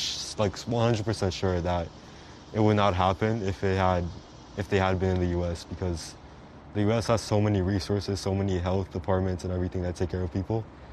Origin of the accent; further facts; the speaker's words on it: Brazil; where I'm from Brazil, and we didn't even get the vaccine